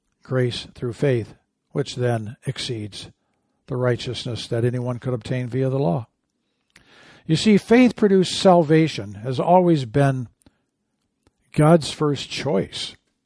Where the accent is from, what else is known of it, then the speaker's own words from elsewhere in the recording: Michigan, United States; I grew up in Michigan. I guess you know that by now.